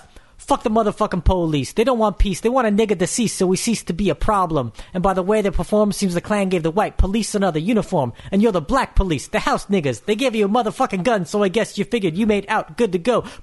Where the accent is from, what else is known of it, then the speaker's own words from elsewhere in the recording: Pico Rivera, California, United States; LA. I grew up in Pico Rivera, California.